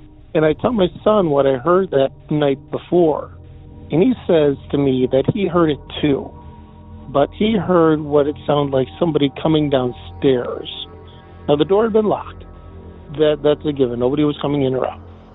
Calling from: Depew, New York, United States; I'm calling from Depew, New York, just out of Buffalo.

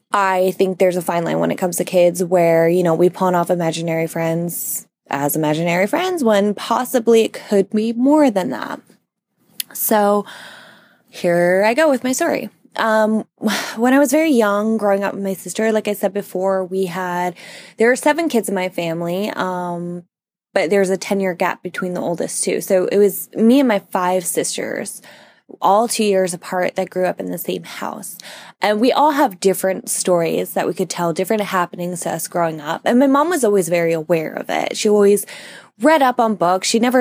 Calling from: Florida, United States; I'm calling from Central Florida.

